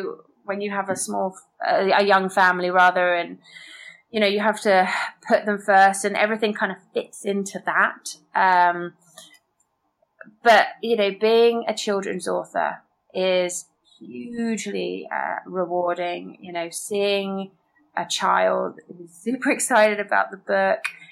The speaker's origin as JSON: {"language": "English", "region": "England", "country": "United Kingdom", "said": "I mean, because we're British, we live in York, all our family are, you know, back home in England."}